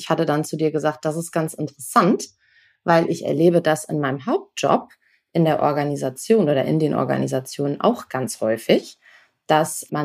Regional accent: Bremen, Germany; Ich komme aus Bremen

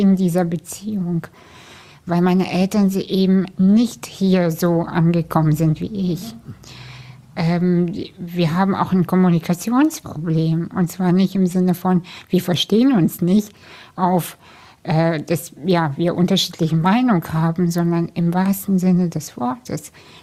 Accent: Kazakhstan; now in Germany; Aber ich komme aus einer Arbeiterfamilie, wir sind aus Kasachstan emigriert.

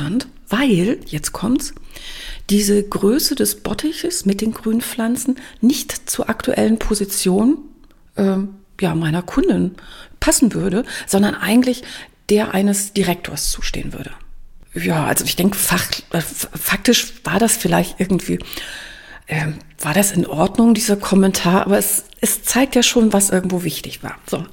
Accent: Germany; Also es war eine Amerikanerin dabei, es waren mehrere Iren, es war ein Däne dabei, ich als Deutsche und Javier aus Kolumbien.

